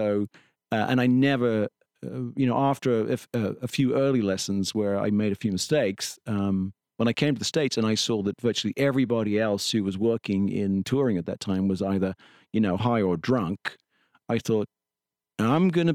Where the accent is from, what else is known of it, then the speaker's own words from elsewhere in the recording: Hadley, England, United Kingdom; moved away; So the little village I grew up in England, Hadley, we knew when I was a kid, if someone came into our village from another village 3 or 4 miles away because their accent was different.